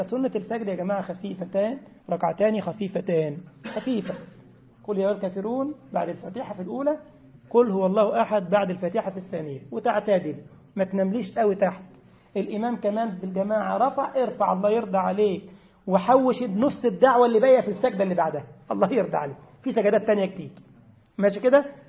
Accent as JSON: {"language": "Arabic", "country": "Egypt", "said": "طبيب هو عندنا في مصر،"}